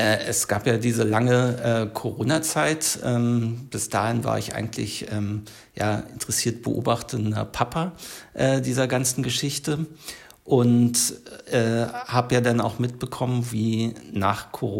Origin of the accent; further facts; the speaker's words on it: Berlin, Germany; now in Stadthagen, Germany; Aufgewachsen bin ich in Berlin und bin dann vor eben 18 Jahren für den Job hier in die Gegend gekommen.